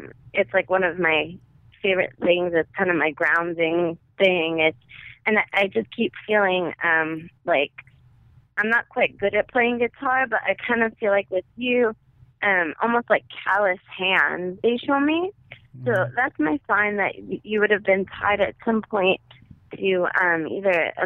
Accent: Brooklyn, New York, United States; accent: Brooklyn; You'll hear it in my accent as I read for you.

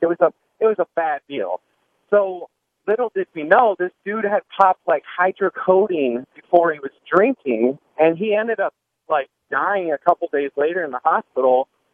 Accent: Kansas, United States; I grew up out in Kansas, so we would throw pretty crazy country parties

